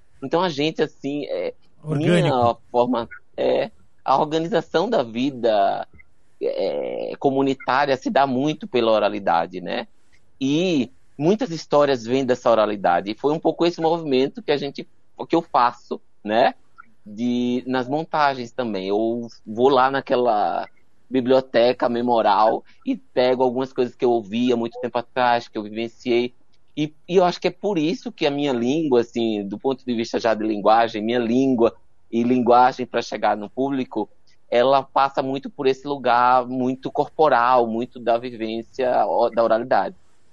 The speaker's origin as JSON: {"language": "Portuguese", "region": "Pernambuco", "country": "Brazil", "moved": "yes", "said": "Antes de vir para cá, eu saí de Pernambuco em 2000, mas antes eu trabalhava com comunidades da periferia, e comunidades, eu era da periferia"}